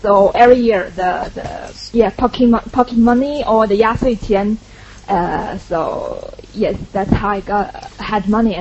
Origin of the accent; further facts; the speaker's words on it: Hangzhou, Zhejiang, China; I think because maybe I grew up in Hangzhou, this area, and it's all city and lots of development.